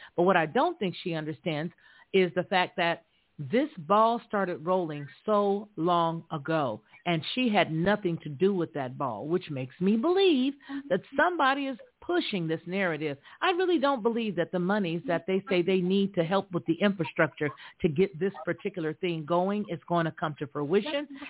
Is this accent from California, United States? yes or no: yes; California, United States; I was raised in California, and I know that that particular area of San Francisco has always been a beautiful area.